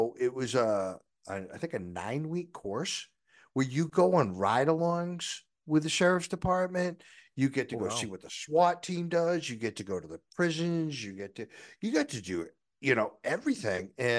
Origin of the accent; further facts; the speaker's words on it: Boston, Massachusetts, United States; now in Tennessee, United States; So I moved to Tennessee from Boston, and that's why one of my books is about a detective from Boston to Tennessee.